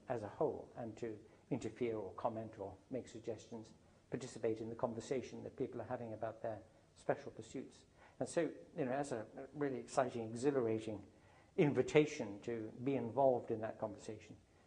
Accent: Zambia; I grew up in Central Africa. My parents are British, but they were working and living abroad, right bang in the middle of Africa, in what is now Zambia, on the border of the Belgian Congo.

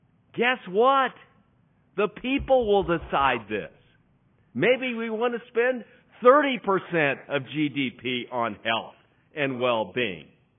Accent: Missouri, United States; I'm from Missouri. We just had this big tornado out in Joplin, Missouri, killed 120 people.

